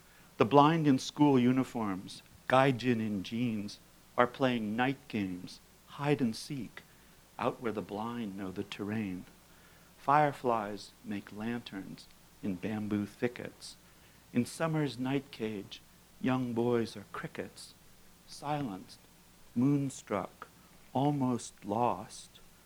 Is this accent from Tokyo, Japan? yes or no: no; Yokohama, Kanagawa, Japan; Part of these poems reflect my experience of growing up in Japan right after World War II. And this is a scene out of that. It's playing with the kids of a school for the blind right next door to where we lived in Yokohama.